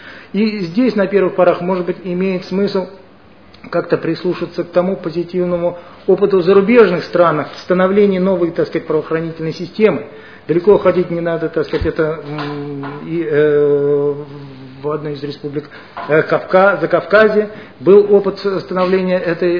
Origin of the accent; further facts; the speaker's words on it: Moscow, Russia; Я помню себя с детства, я москвич, я родился здесь в Москве